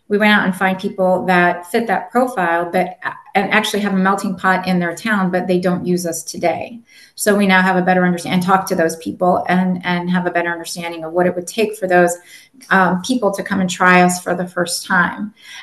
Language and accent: English; United States; first language Spanish; English is a second language; So my first language is Spanish. So my first name can give it away. My last name definitely doesn't, but I'm Cuban. So my first language was Spanish. Obviously spoke English, you know, pretty early on, since I was born and raised in the US.